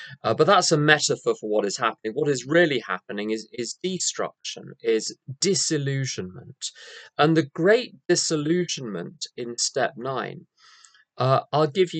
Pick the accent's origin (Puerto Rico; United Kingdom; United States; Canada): United Kingdom; Being British, these were low key, undramatic